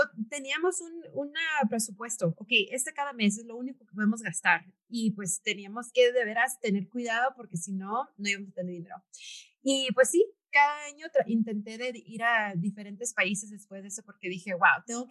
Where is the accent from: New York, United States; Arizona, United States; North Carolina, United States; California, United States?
California, United States; Los Angeles; born there; nací aquí en California, para los que no saben, en California, en Los Ángeles, y pues en una familia latina